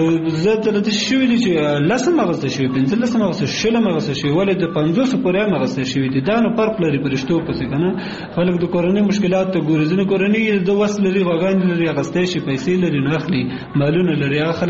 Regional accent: Kunar, Afghanistan; also born or lived in Nuristan; تاته ما مخکې وویل چې زه اصلا د کونړ ولایت اوسیدونکی یم.

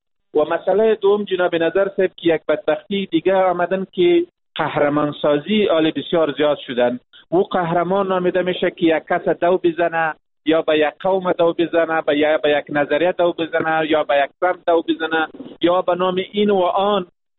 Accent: Afghanistan; ما یک افغان هستیم و می باشیم و تا ابد می باشیم.

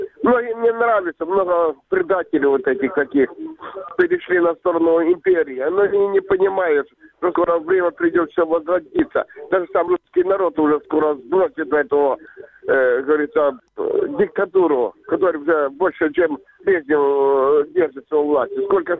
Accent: Crimea, Ukraine; Я из Крыма.

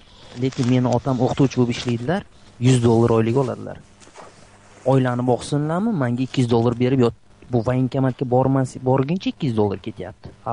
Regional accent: Surxondaryo Region, Uzbekistan; Men o'zi Surxondaryodanman.

